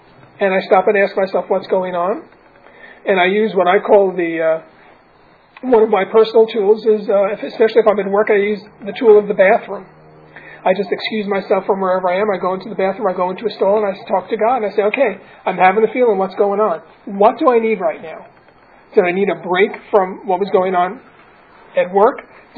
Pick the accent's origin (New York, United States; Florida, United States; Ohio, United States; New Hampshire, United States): New York, United States; New York City; I'm originally from New York City